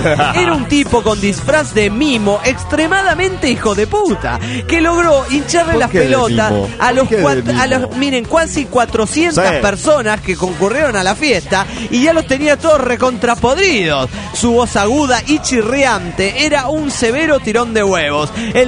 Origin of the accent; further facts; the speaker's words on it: Panama City, Panamá, Panama; de Panamá, Panamá.